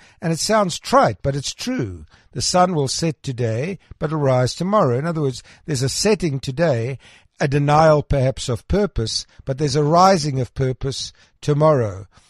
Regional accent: Krugersdorp, Gauteng, South Africa; born there; I was born in Krugersdorp.

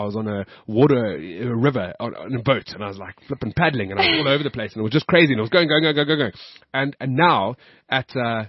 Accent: South Africa; And I'm South African. Like I am South African. Fully.

